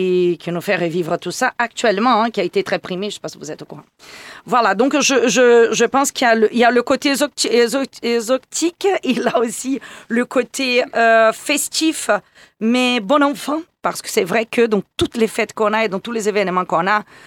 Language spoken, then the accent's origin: French; Brazil; de ce moment de carnaval que fait partie de notre vie quand on est brésilien depuis qu'on est dans le ventre de nos parents, quoi.